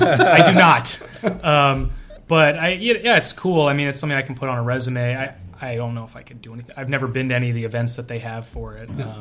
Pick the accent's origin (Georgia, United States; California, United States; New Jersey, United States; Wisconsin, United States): California, United States; Woodside; I grew up most of my life in Woodside, down on the peninsula. Went to Menlo School, which is right in Atherton, after going to Woodside Elementary, and then went to Stanford. So I'm what you would call born and bred.